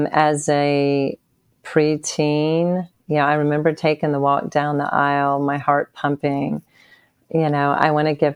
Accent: Bristol, United States; I was born and raised in Bristol, Virginia, Tennessee, to … my parents.

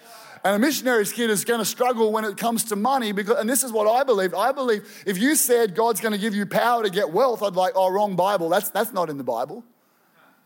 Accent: Boisdale, Victoria, Australia; I grew up on a dairy farm in Boysdale, Victoria, population 75. All right. My parents were once missionaries to the Northern Territory.

